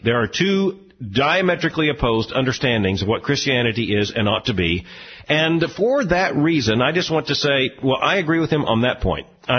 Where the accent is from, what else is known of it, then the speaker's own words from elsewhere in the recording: Louisville, Kentucky, United States; My hometown of Louisville, Kentucky, had a significantly bad night last night